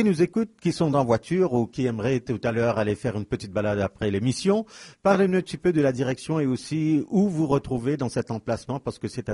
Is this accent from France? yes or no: no; Gaborone, South-East District, Botswana; Vous savez que j'ai grandi au Botswana, Gaborone, la capitale de Botswana, le beau pays que j'aime toujours.